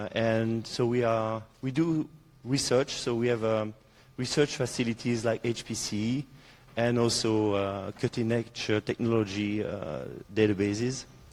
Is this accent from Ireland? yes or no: no; Belgium; I was born in Belgium, so I'm a local here.